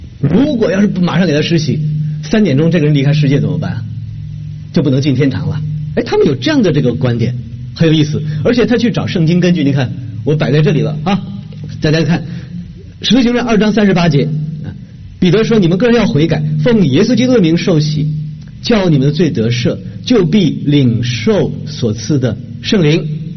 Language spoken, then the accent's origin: Chinese; northern China, China; 我们北方啊，我来自北方，冬天相当冷的